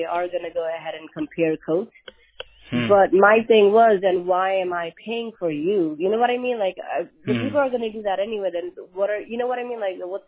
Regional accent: Queens, New York, United States; I mean, honestly, we're from Queens. Me and my husband are both from Queens. We just moved out to NASA like about 3 years ago.

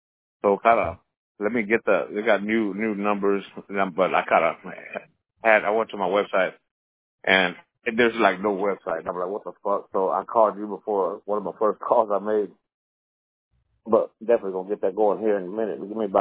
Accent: Dominican Republic; I'm from Dominican Republic, so I have to go down there.

